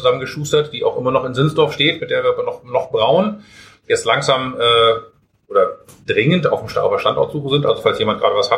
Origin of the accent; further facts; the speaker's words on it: Hamburg, Germany; Wir sind Hamburger Jungs und Mädels im Süden aufgewachsen, lange Zeit in der Welt unterwegs gewesen.